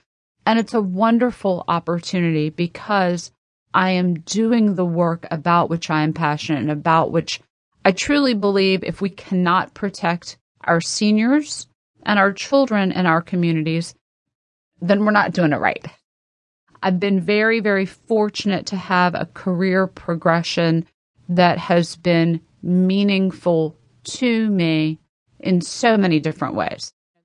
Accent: Richmond, Virginia, United States; I am a proud, lifelong resident of the Commonwealth of Virginia with a few notable exceptions. I grew up in Richmond. I was a fan district kid

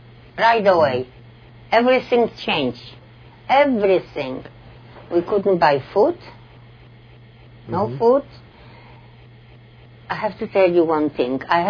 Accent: Sosnowiec, Silesian Voivodeship, Poland; English is a second language; From Sosnowiec. It's Schlesien, over Schlesien in German. But it was a beautiful city.

